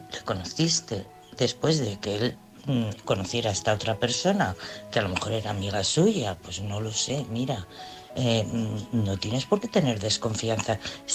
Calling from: Madrid, Community of Madrid, Spain; de Madrid.

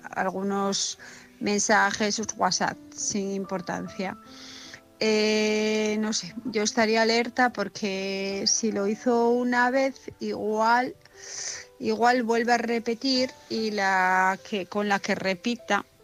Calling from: Asturias, Spain; de Asturias

